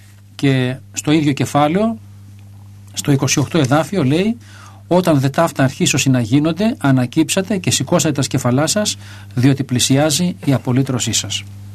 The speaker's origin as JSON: {"language": "Greek", "country": "Greece", "said": "γιατί είμαστε Έλληνες, γιατί γεννηθήκαμε στην Ελλάδα, γιατί μιλάμε την ελληνική γλώσσα."}